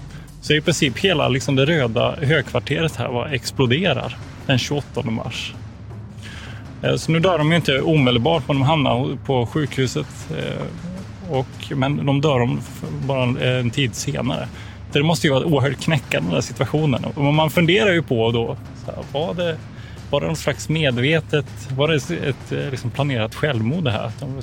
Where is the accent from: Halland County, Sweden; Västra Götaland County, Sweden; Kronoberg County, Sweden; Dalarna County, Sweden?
Kronoberg County, Sweden; Växjö; born there; jag är född i Växjö då, i södra Sverige. Och så den finska kulturen är väldigt frånvarande där.